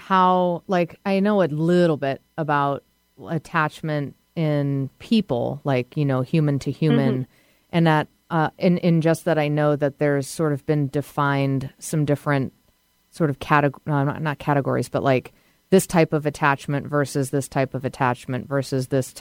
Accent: New England, United States; I'm from New England, so definitely check that out.

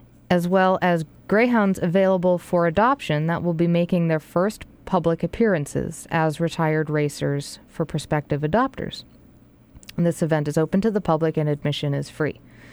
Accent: Massachusetts, United States; I think last year in my home state of Massachusetts, was banned finally

